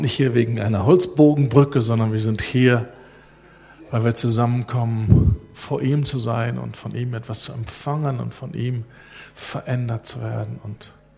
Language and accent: German; Berlin, Germany; Aber ich komme aus Berlin und unsere höchsten Berge sind Schuttberge, die wir haben da.